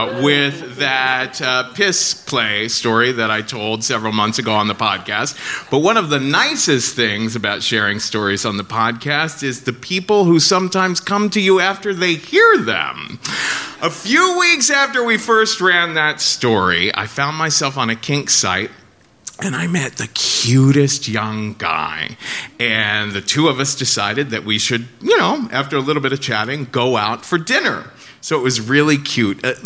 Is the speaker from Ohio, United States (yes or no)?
yes; Cincinnati, Ohio, United States